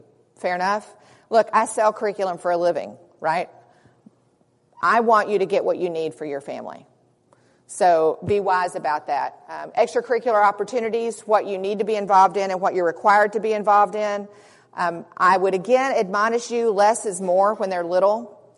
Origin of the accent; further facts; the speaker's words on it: North Carolina, United States; I'm from North Carolina, and we're required to do 180 days.